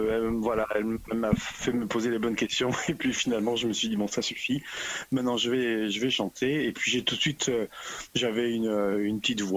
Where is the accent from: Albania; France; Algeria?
France; Marseille, Provence-Alpes-Côte d'Azur; also born or lived in Africa / United States; Alors moi j'ai grandi en Afrique toute mon enfance jusqu'à l'âge de 16 ans.